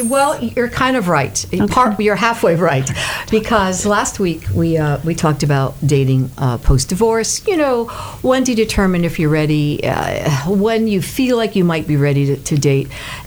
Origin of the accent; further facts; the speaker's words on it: New York, United States; now in Tampa, United States; I'm a New Yorker.